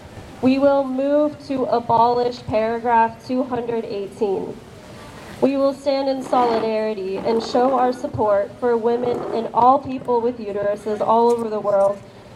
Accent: United States; Take the United States, my home country, for example.

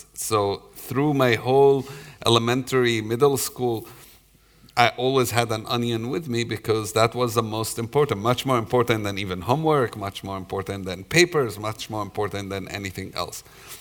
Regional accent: Jerusalem, East Jerusalem, Palestine; I'm from Jerusalem, grew up in East Jerusalem, Palestinian. And to grow up in East Jerusalem in the 80s, when I grew up

